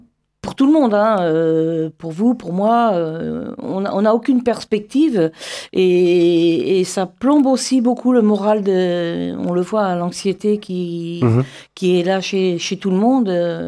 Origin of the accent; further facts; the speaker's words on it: Brittany, France; now in Landes, France; je suis arrivée dans les Landes le 13 juillet 2014. Donc, vous voyez, je suis landaise depuis peu. Ah, je suis bretonne à l'origine.